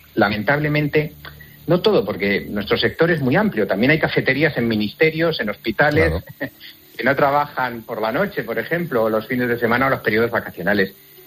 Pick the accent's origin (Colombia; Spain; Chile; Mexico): Spain